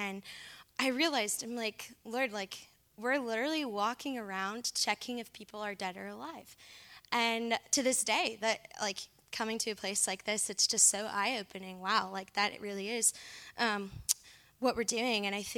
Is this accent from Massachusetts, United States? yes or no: no; Harrisonburg, Virginia, United States; now in Philadelphia, United States; I'm actually originally from Harrisonburg, Virginia, in the Shenandoah Valley. I moved to Kensington, Philadelphia about 3 years now this summer.